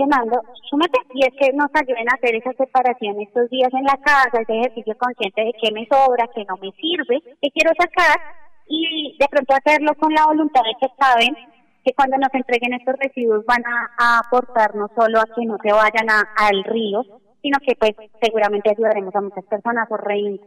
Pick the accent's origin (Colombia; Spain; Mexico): Colombia; Y eso es algo que como colombianos deben orgullecernos mucho.